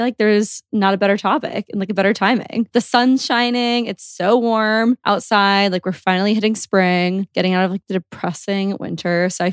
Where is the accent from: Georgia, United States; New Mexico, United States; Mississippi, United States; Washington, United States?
Georgia, United States; Yeah, we got to go because I grew up in Georgia.